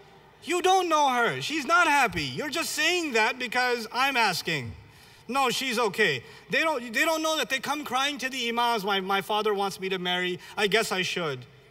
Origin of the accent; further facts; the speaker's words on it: Pakistan; I'm Pakistani.